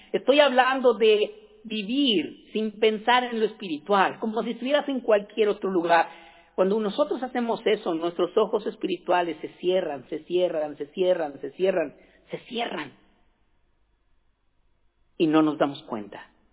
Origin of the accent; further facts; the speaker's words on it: Mexico; Pero de donde yo soy, sin cobrarte $250, te cobran $200 pesos mexicanos y te pasan un pedazo de rama y te limpian.